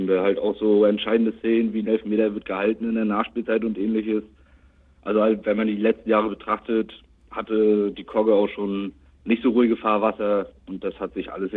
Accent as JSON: {"language": "German", "town": "Rostock", "region": "Mecklenburg-Vorpommern", "country": "Germany", "tie": "born or raised there", "said": "21, aus Rostock, auch gebürtiger Rostocker."}